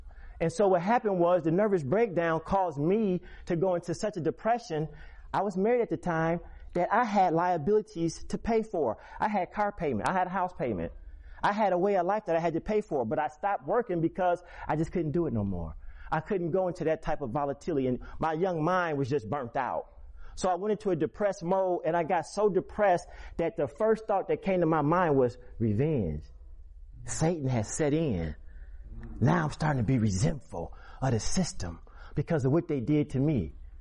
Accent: Port Huron, Michigan, United States; also born or lived in Fort Wayne, Indiana; I am from Fort Wayne, Indiana, but I was raised in Port Huron, Michigan. It's 30 minutes outside of Detroit.

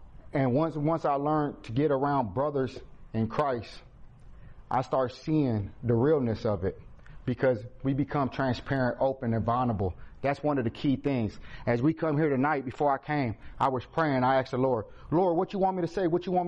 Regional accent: Fort Wayne, Indiana, United States; I'm a known gang member. I'm from Fort Wayne.

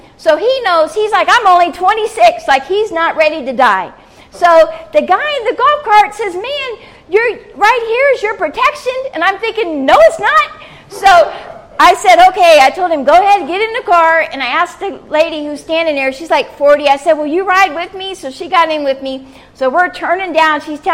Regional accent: Indiana, United States; I said, I'm from Indiana, but I'm down here

